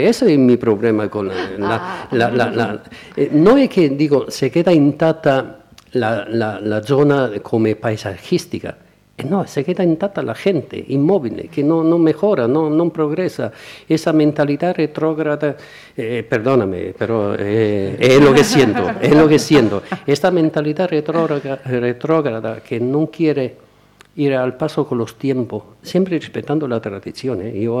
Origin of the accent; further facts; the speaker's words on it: Naples, Campania, Italy; Spanish is a second language; estos sentimientos de odio que tengo con mi tierra. Un amor es viscerado. Napoli, Campania, todo, Italia.